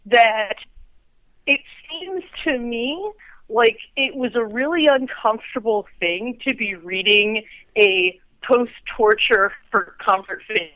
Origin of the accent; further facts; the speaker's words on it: United States; I was saying good job, given that I'm the American and you're the Australian